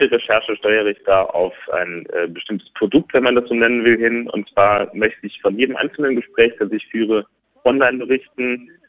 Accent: Germany; Und ich will dem Ganzen ein bisschen nachgehen und eigentlich mein Heimatland dann wieder quasi neu kennenlernen.

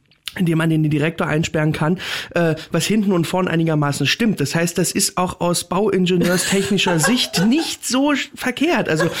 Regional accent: Berlin, Germany; ich bin da geboren, ich lebe da mein Leben lang, ich war auch mal im Friedrichshain, da wo es richtig cool ist, das habe ich dann aber auch nur 2 Jahre ausgehalten

